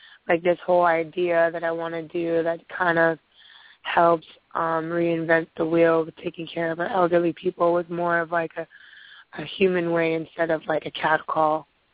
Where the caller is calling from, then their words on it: Hawaii, United States; Thank you. I'm calling from Hawaii.